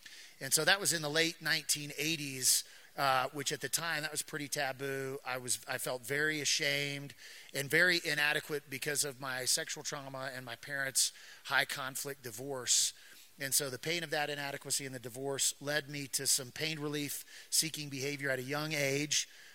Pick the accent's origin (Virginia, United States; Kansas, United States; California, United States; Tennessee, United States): Kansas, United States; Wichita; I'm originally from Wichita, Kansas.